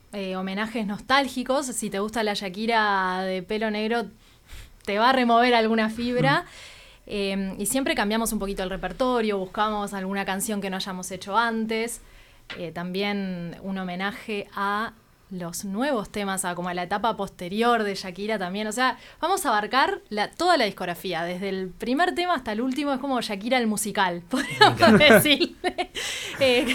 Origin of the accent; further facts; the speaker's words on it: Las Piedras, Canelones, Uruguay; yo soy de Las Piedras, entonces viajaba todos los días hasta allá, hasta Buceo